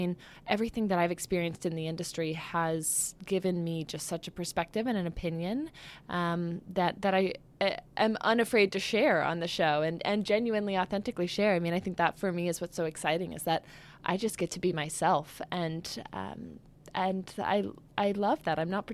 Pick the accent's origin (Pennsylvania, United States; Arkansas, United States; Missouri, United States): Missouri, United States; St. Louis; growing up in St. Louis and just not having any access to New York City